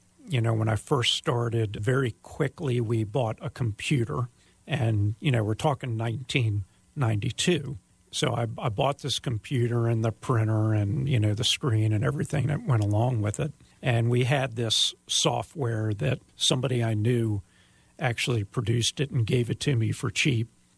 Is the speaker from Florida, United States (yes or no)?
no; Maryland, United States; I grew up in Montgomery County, and down there, it's really busy and a little crazy.